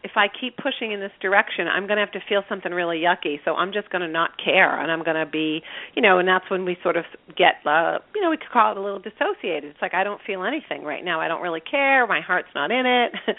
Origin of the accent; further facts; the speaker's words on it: Boston, Massachusetts, United States; I'm from Boston, and that makes it easier for my whole team.